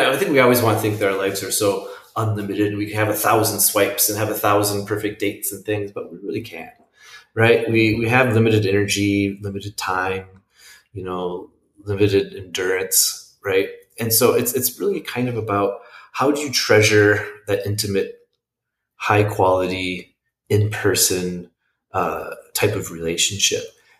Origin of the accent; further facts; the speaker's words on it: Minneapolis, Minnesota, United States; born there; I'm 37. I live in Minneapolis, and I was born in Minneapolis.